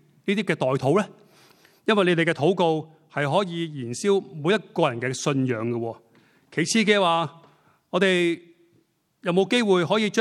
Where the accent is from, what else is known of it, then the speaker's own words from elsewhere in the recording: Hong Kong; 我们香港人，我们中国人